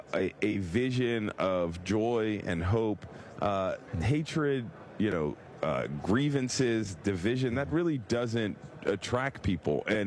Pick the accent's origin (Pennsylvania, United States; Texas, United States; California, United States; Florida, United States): Pennsylvania, United States; I love representing my home state and being a governing partner with Josh Shapiro.